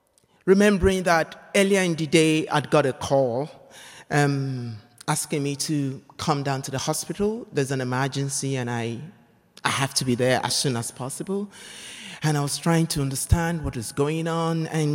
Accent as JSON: {"language": "English", "country": "Nigeria", "said": "I come from Nigeria, right? Where all HIV prevention messages are targeted at heterosexuals."}